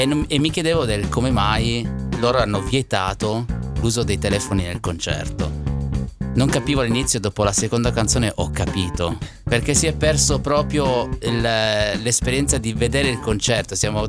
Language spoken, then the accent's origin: Italian; Turin, Piedmont, Italy; io sono torinese, no? In quanto torinese siamo tutti un po' tamarri a Torino, diciamo la verità.